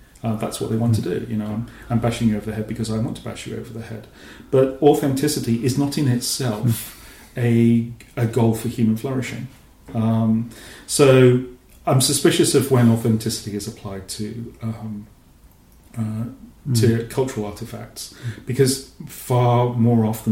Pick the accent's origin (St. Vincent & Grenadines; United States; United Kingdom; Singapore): Singapore; I'm born and raised in Singapore, child of the British Empire, and my father took me to the Sampan cinema in Singapore